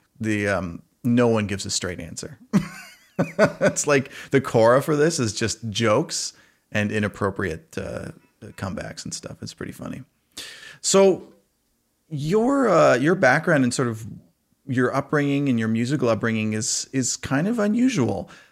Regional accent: Saskatoon, Saskatchewan, Canada; born there; I was actually born in Saskatoon as well.

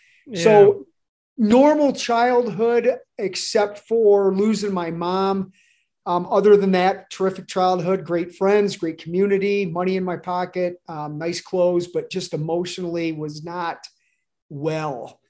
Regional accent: Toledo, Ohio, United States; Well, I'm born and raised in Toledo, Ohio. I'm 55, so I've lived there, you know, my entire life.

